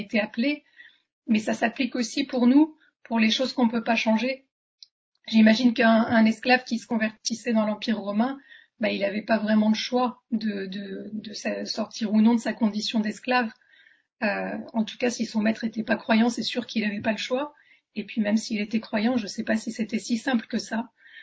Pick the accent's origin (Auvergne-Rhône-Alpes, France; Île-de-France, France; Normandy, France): Île-de-France, France; Paris; J'ai pas choisi l'endroit où je suis née, j'ai pas choisi d'être parisienne, je suis parisienne.